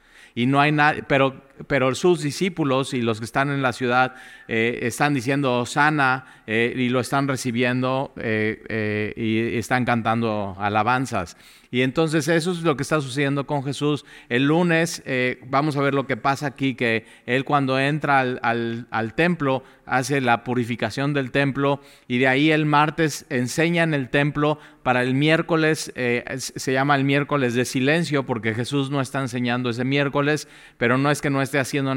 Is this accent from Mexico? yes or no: yes; Mexico; Y eso nos arde como mexicanos